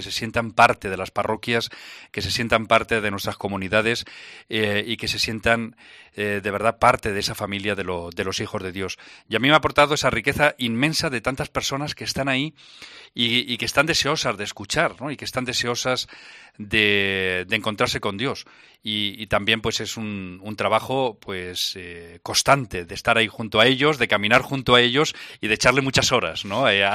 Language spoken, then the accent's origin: Spanish; Castilla-La Mancha, Spain; nuestro ser cristiano en nuestra configuración como manchegos, digámoslo así, ¿no?